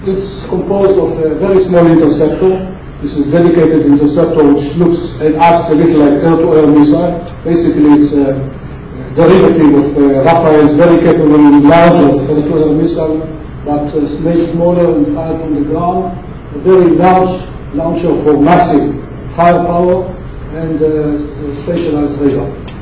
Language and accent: English; Southern District, Israel; my hometown is where this zero is.